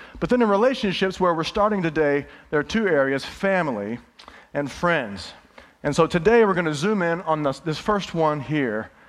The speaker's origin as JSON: {"language": "English", "town": "Houston", "region": "Texas", "country": "United States", "tie": "born or raised there", "said": "I remember so many times growing up in Houston, this place called Astro World."}